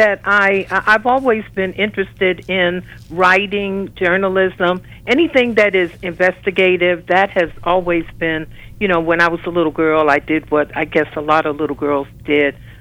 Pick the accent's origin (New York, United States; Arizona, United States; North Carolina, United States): New York, United States; because I'm from New York, we went to a school that was very diversified in our students